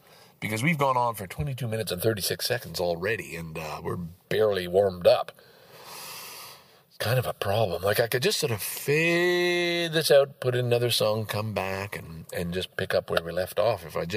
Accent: Lachine, Quebec, Canada; I knew at the time, I'm from Lachine, they're from Lachine

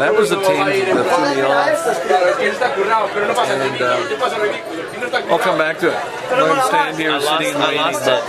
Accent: Canada; And we're bystanders in a long way by definition. Being Canadian makes us bystanders.

